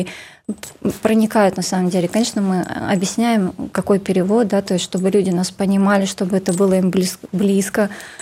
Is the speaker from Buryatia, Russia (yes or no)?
yes; Buryatia, Russia; Поскольку мы из Республики Бурятия, вот мы ребят поздравляли с Агалганом, пели песни на бурятском языке.